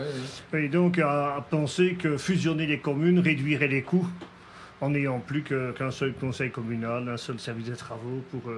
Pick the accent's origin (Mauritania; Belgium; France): Belgium; Floreffe, Wallonia; Je suis né à Fralières, mais j'ai toujours vécu à Floreffe.